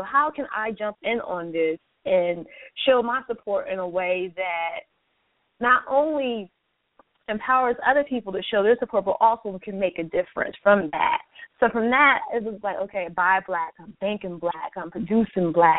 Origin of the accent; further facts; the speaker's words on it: New Jersey, United States; I'm originally from New Jersey.